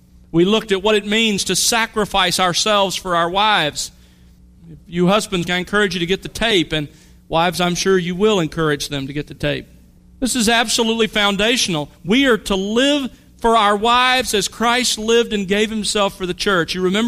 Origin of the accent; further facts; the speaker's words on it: Mobile, Alabama, United States; born or raised there